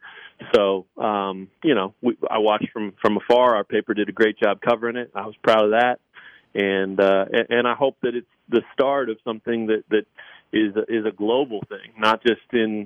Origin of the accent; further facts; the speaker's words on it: Lawrence, Kansas, United States; I was incredibly proud of my hometown and the way the protests went down here in Lawrence, Kansas